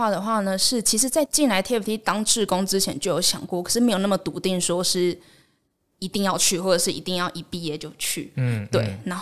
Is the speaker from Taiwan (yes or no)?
yes; New Taipei, Taiwan; 就是我是新北人，然后可是从高中、大学都是在台北读书这样子。